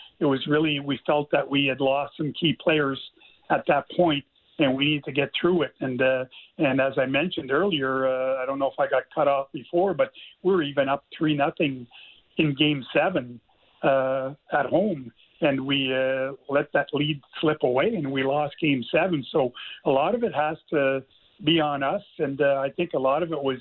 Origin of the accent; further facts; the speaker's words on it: Canada; being a Canadian, I'm hoping that Edmonton can pull this off here